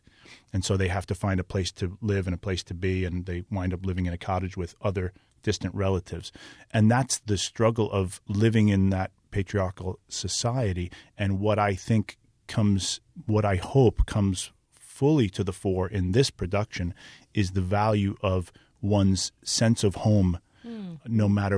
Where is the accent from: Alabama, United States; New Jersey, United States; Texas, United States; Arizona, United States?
New Jersey, United States; I'm from New Jersey, and so just sort of went across the Hudson River over to New York and lived in Queens for a long time